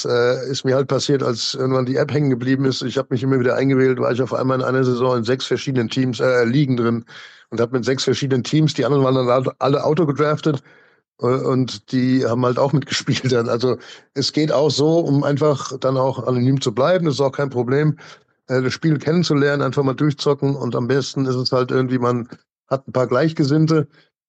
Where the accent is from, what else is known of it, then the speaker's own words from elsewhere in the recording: Mainz, Rhineland-Palatinate, Germany; Da gab es noch Amis bei uns in Mainz.